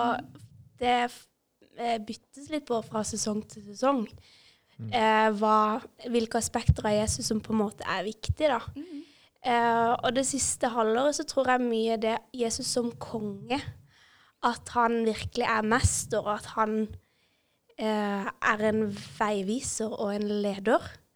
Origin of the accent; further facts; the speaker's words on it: Kristiansand, Agder, Norway; Ja, jeg er 21 år, og jeg har vokst opp her ute i Ytre Randesund.